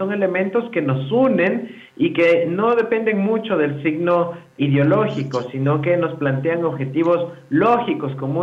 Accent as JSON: {"language": "Spanish", "country": "Ecuador", "said": "realmente como ecuatoriano me duele muchísimo en el corazón"}